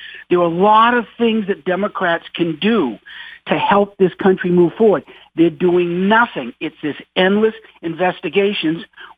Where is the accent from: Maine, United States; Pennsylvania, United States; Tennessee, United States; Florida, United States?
Maine, United States; I grew up in Maine. I remember when the Kennebec River was so polluted